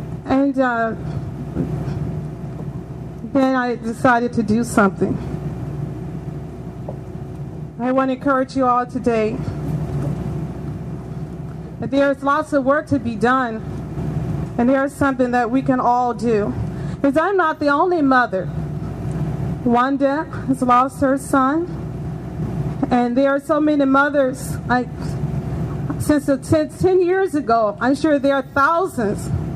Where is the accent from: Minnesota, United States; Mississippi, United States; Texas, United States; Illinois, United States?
Mississippi, United States; As a child growing up in Mississippi, I used to wake up every morning around 5 o'clock because the roosters would crow